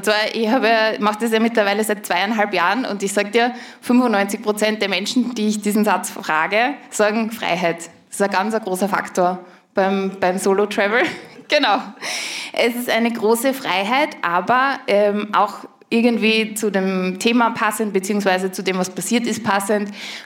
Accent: Styria, Austria; ich komme aus der Steiermark, aus Österreich.

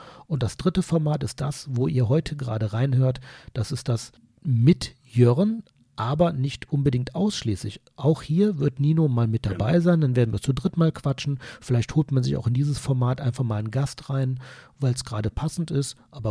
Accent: North Rhine-Westphalia, Germany; ich komme aus dem Kölner Raum

